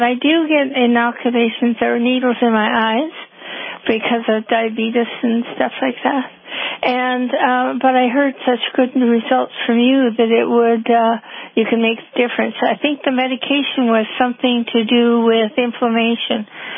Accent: Canada

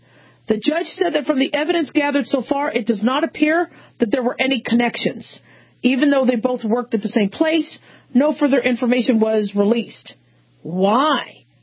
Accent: Hollywood, California, United States; born there; And I was born in Hollywood. I was born in Cedars of Lebanon Hospital, which is now Cedars of Sinai. And it was, I love Hollywood.

